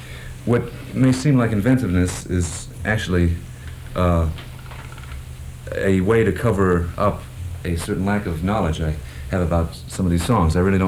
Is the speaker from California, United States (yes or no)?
yes; Los Angeles, California, United States; Los Angeles, California.